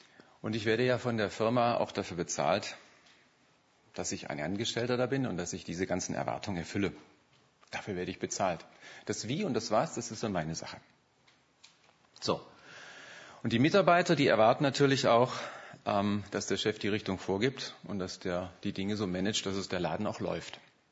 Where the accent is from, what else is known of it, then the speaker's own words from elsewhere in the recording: Stuttgart, Baden-Württemberg, Germany; Ich komme hier aus Stuttgart, zur Ludwig-Hofacke-Gemeinde.